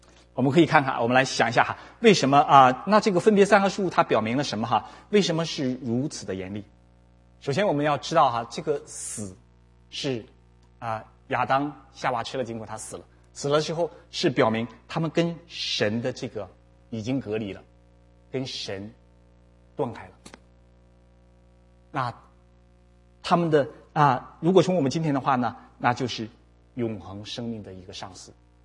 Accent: China; 和我们从大陆过来的，大陆这几十年的这个发展

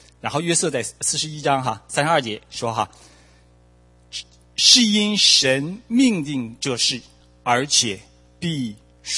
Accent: China; 然后我们中国人常常说不客气不客气

